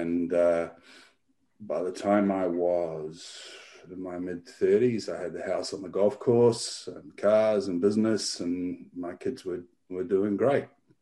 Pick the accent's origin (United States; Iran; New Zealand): New Zealand; now in Australia; Well, I was born in New Zealand. I'm a New Zealander, although I spent the last 20 years of my life in Australia.